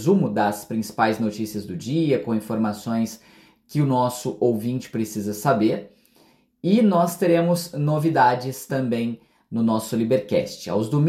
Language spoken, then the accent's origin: Portuguese; Franca, São Paulo, Brazil; born there; O meu berço de nascimento, né, já que eu nasci em Franca